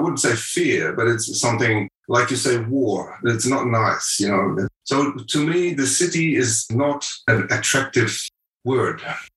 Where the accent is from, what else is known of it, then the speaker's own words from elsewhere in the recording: Netherlands; English is a second language; I am originally from Holland